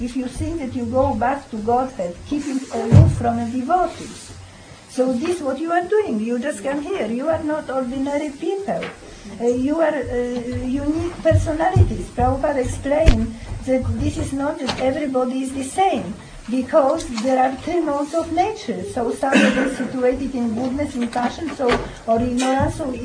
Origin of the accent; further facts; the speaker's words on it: Poland; born there; English is a second language; I was born in Poland.